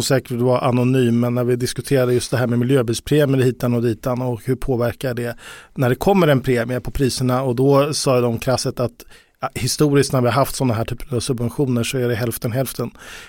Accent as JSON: {"language": "Swedish", "country": "Sweden", "said": "Vi är hårda svenskar."}